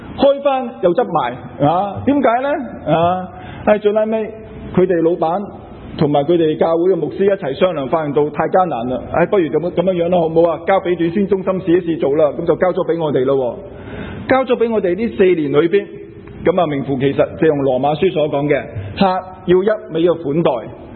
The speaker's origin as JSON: {"language": "Chinese", "town": "Toronto", "region": "Ontario", "country": "Canada", "said": "我是来自多伦多"}